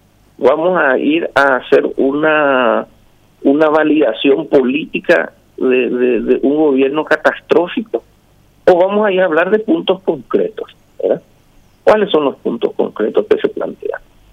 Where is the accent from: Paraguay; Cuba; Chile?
Paraguay; como paraguayo